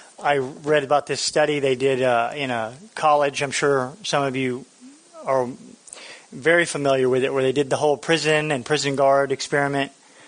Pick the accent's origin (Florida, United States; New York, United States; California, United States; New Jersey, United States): Florida, United States; I'm from Florida, and even though I'm from Florida, I do know how to start a fire.